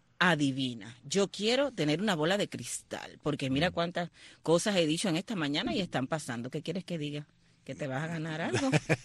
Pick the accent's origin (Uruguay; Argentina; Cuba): Cuba; San Germán, Holguín; No, yo soy de Holguín, de San Germán, Holguín. No me estés cambiando de provincia.